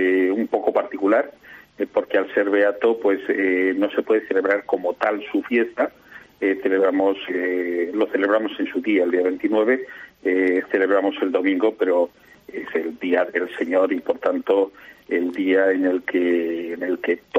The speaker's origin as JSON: {"language": "Spanish", "town": "Toledo", "region": "Castilla-La Mancha", "country": "Spain", "tie": "born there", "lives_now": "Tortosa, Spain", "said": "Yo soy nacido en Toledo, pero siento Tortosa como mi casa, como mi patria."}